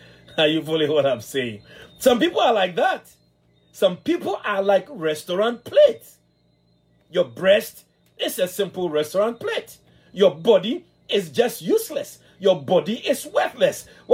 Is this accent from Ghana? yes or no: yes; Ghana; growing up in the area where I was growing up in West Africa, in Ghana